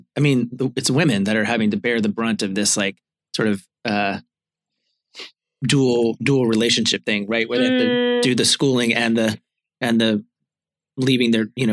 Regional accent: Virginia, United States; Because I grew up in Southwest Virginia, and the main sort of industry in Southwest Virginia is the railroad.

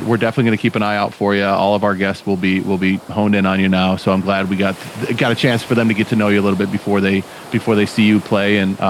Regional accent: Ireland; As an Irish guy, like how can you screw that up?

